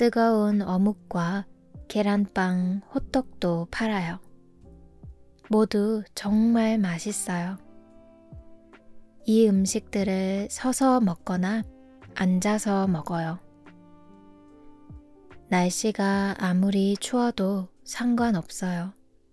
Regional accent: South Korea; 한국은 겨울에 익숙해요. 제가 자란 도시에는 특히 눈이 많이 왔어요.

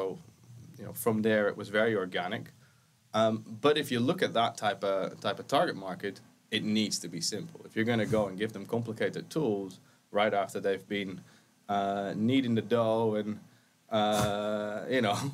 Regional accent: Netherlands; now in United Kingdom; we know that by now. I'm from the Netherlands, lived in the UK for 11 years by now.

